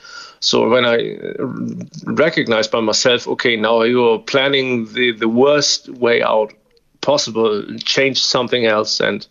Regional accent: Hamburg, Germany; I'm from Hamburg, near Hamburg, Germany

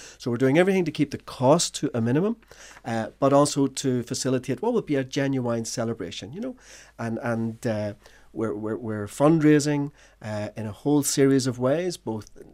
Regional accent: Ireland; we are Irish, we are welcoming and hospitable people

